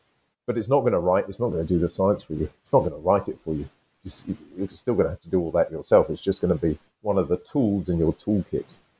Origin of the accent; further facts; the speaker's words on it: United Kingdom; I'm British, I'm from the UK.